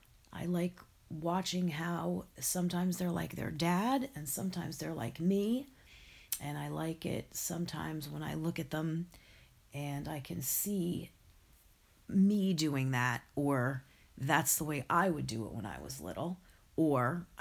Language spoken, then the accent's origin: English; Hillsborough, New Jersey, United States; I grew up in Hillsborough, New Jersey. We lived in a great neighborhood. We played with the kids in the neighborhood all the time.